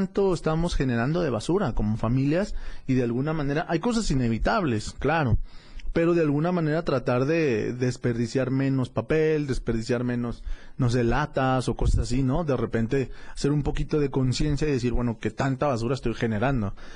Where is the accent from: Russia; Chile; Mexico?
Mexico; Tonalá, Jalisco; a todos mis hermanos tonaltecas, que les mando un saludo, ya saben que yo soy de allá de Tonalá